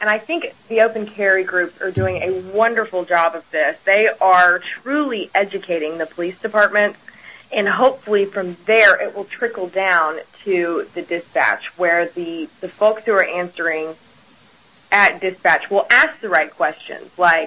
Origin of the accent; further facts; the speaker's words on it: Texas, United States; I mean, just being a Texan and the culture that surrounds being a Texan, it's like oil and gas, guns, and family, and God, right?